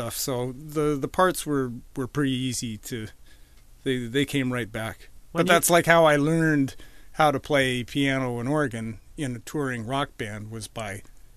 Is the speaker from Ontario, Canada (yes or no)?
no; Edmonton, Alberta, Canada; now in Vancouver, Canada; No, I moved from Edmonton to Vancouver so that I could join Roots Roundup.